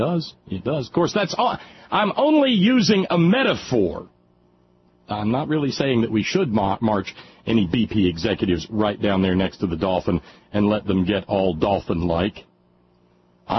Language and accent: English; the South, United States; even though I was raised in the South.